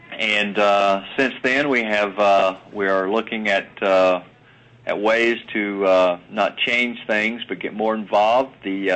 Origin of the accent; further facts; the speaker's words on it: Tennessee, United States; moved away as an adult; then that's when I decided to join the Air National Guard, which I did in my home state of Tennessee.